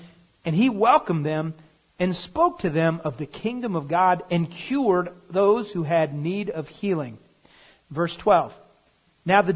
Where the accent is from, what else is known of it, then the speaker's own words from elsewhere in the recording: East Coast, United States; And we're from the East Coast, and so we eat dinner very late.